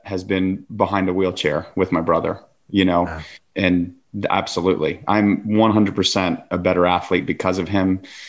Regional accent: Atlanta, Georgia, United States; I mean, Kyle and I grew up in Atlanta, Georgia, 2 years apart, and we've been lifelong athletic fans.

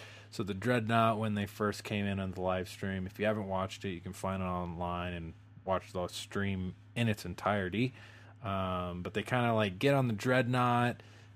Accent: Denver, Colorado, United States; my own like Denver Broncos team, because we're from Denver

